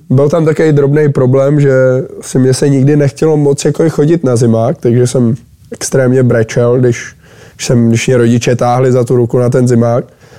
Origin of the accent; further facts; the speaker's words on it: Trutnov, Hradec Králové Region, Czechia; když jsem byl malej v Trutnově